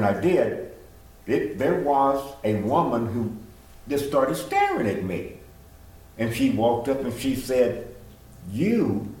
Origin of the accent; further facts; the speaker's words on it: Pulaski, Tennessee, United States; My hometown is not far from Athens, 31 miles from it. Middle Tennessee, Pulaski, is very close to the Ardmore, Alabama line, and then Ardmore to Athens.